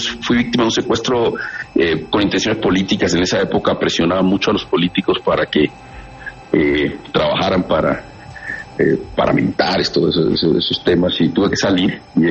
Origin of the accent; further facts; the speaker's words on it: Chocó, Colombia; le pongo el ejemplo de la región de donde vengo, del Chocó, donde es imperativo construir la paz